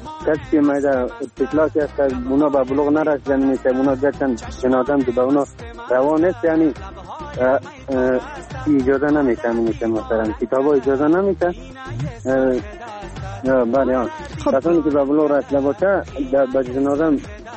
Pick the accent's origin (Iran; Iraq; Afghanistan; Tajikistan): Afghanistan; ما هم افغانیم